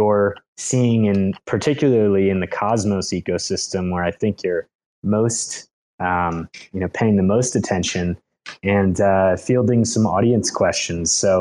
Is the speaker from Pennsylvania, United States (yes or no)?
yes; Philadelphia, Pennsylvania, United States; also born or lived in California; now in Colombia; I'm in Colombia right now. I'm from Philadelphia area, and spent a lot of time in California and San Diego for the last few years.